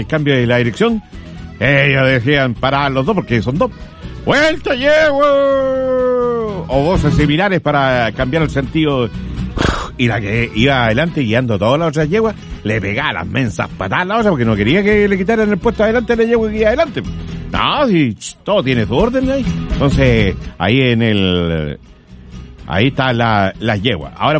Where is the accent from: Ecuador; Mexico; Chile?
Chile; Quirihue, Ñuble; yo le dije que yo soy de Quirihue